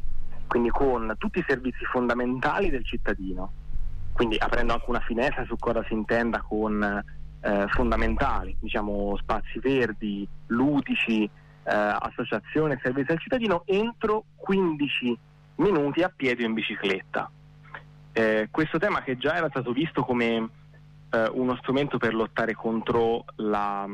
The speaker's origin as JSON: {"language": "Italian", "town": "Prato", "region": "Tuscany", "country": "Italy", "said": "Noi siamo di Prato e questa cosa è evidente"}